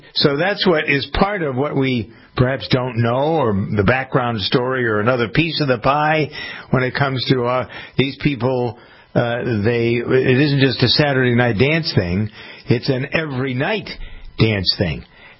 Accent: Framingham, Massachusetts, United States; I always say he comes from my hometown. He was raised and went to school in Framingham and then moved out to California.

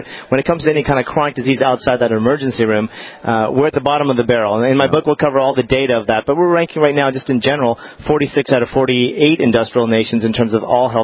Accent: Albuquerque, New Mexico, United States; I'm from Albuquerque. I'm from a small rural state.

